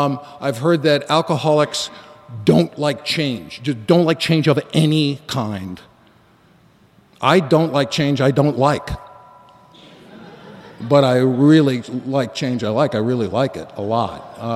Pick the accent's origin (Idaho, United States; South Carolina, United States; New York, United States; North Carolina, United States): New York, United States; New York City; I grew up in the Bronx in New York City to a really troubled family.